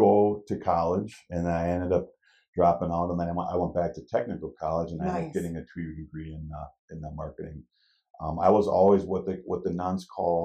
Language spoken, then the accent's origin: English; Hales Corners, Wisconsin, United States; I went to Whitnall High School in Greenfield. I grew up in Hills Corners.